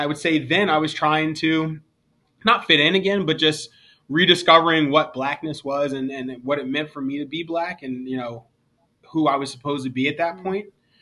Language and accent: English; New Jersey, United States; so I went through that phase where I'm in my 20s, and I'm from New Jersey, and I'm down in Tallahassee, and y'all don't know me, and I'm tough.